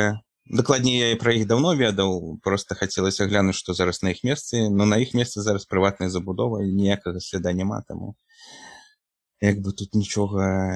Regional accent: Maladzyechna, Minsk Region, Belarus; now in Zaslawye, Belarus; Ну, я просто зараз жыву ў Заслаўі, мы пасля вяселля з жонкай мы перабраліся ў Заслаўе, бо я на Радашкоўіча, я з Маладзечня, мы такую сярэднюю кропку выбралі.

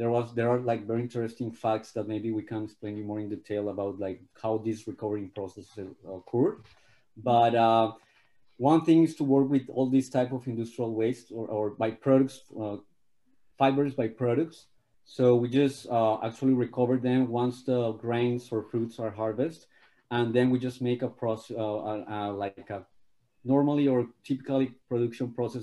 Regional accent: Colombia; I'm from Colombia.

